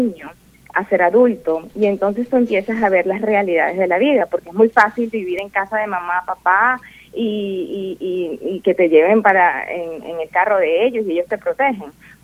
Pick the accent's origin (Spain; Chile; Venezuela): Venezuela; Y yo digo, pues como venezolana que lo he vivido, que sé lo que es estar indefenso